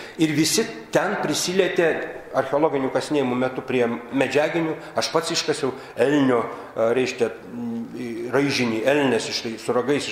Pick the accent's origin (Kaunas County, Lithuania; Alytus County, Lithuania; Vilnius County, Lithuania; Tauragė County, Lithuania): Vilnius County, Lithuania; Švenčionys; aš iš Švenčionių kilęs, tai mano tėviškė